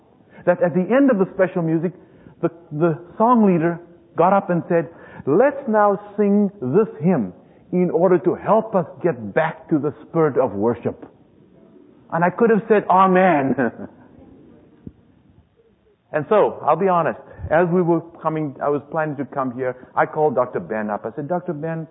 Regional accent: South Africa; I was born and raised in South Africa.

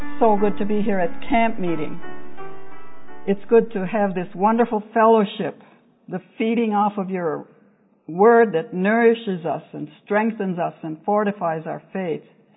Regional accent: Michigan, United States; I was born and raised near Sunday Lake, and I just grew up skipping rocks.

